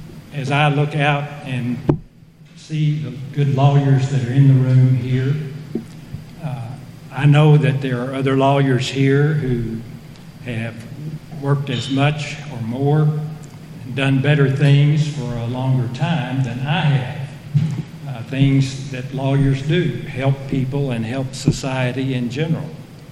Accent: Princeton, New Jersey, United States; growing up in Princeton, everybody in Princeton, I don't care how old you were or how young you were, knew who Ed Johnstone was.

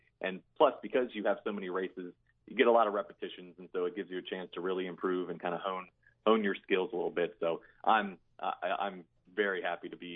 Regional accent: Charles Town, West Virginia, United States; I'm fortunate enough that Charlestown is not only my hometown, but it's also one of the few tracks that races year-round.

